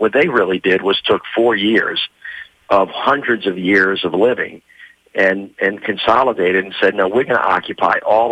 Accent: Southern US, United States; And as a Southerner, I get my back up a little bit when people from the North say it only happened down here.

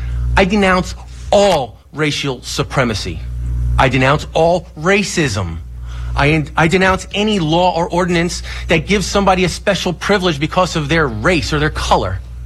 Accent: United States; I'm an American. I'm a father. I'm a grandfather.

